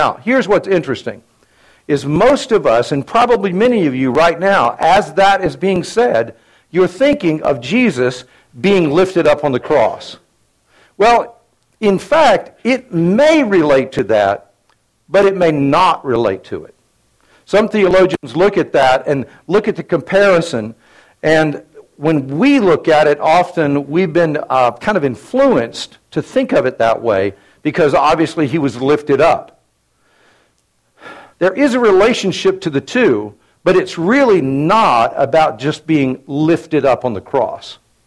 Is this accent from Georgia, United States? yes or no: no; Florida, United States; So when I was a kid, I grew up in Florida.